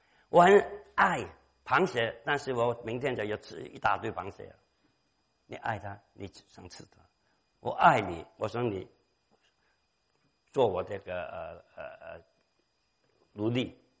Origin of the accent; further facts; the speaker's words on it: China; 因为以前我小的时候在中国很多地方都挂着一个博爱两个字